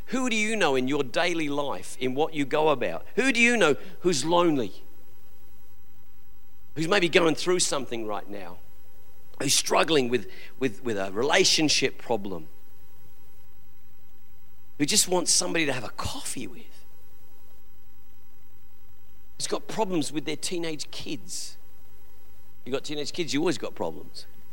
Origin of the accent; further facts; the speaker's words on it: England, United Kingdom; accent: English; I think I'm slipping back into my English accent because I'm feeling relaxed.